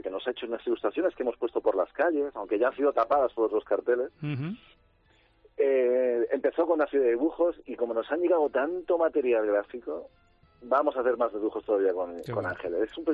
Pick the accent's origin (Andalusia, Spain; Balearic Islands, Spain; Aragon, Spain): Andalusia, Spain; Málaga; yo soy malagueño, pero soy malagueño primera generación, mi familia no es malagueña